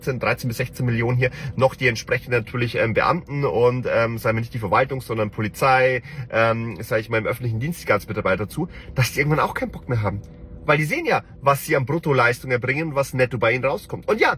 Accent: Bavaria, Germany; Denn wie gesagt, auch ich als Bayer, bei uns war es immer Tradition

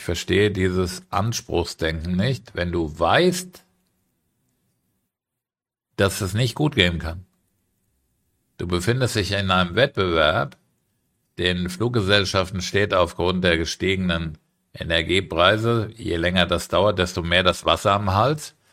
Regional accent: Germany; now in Cyprus; meine Frau ist ja Kolumbianerin, ich bin Deutscher. Wir leben in Zypern permanent.

